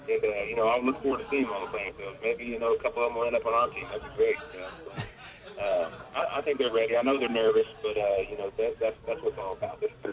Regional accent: Decatur, United States; I'm a natural left-hand. right-hander, but, you know, growing up in Decatur, we had to use right-handed clubs.

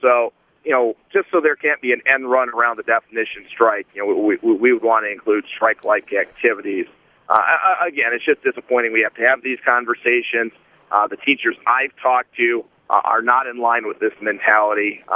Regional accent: Grand Blanc, Michigan, United States; I'm from Grand Blanc

